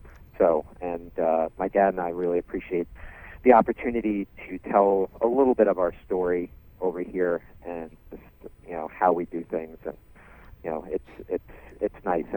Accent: Bronx, New York, United States; I always love hearing the story and how we grew up in the Bronx

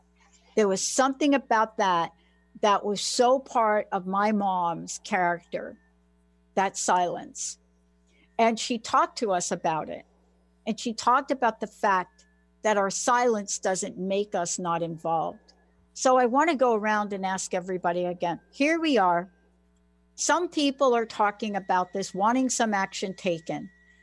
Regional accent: New York City, New York, United States; I grew up in the Bronx, and we witnessed something to one of the kids on the block.

